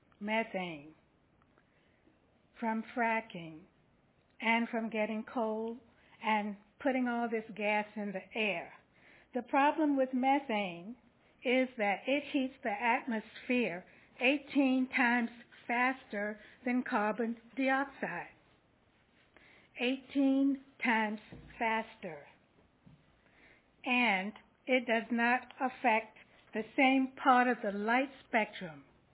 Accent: Newport News, Virginia, United States; I'm from Newport News.

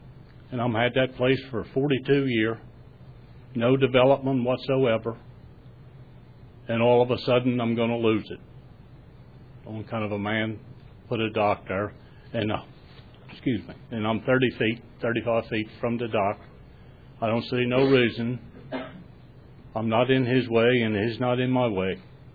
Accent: United States; I'm from Lancaster County.

